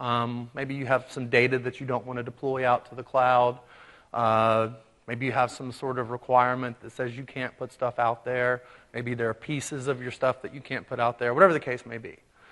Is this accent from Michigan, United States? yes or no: no; North Carolina, United States; now in Washington, United States; And again, I am originally from North Carolina, hence the funny accent. I only say it's funny because that's what people in Washington tell me.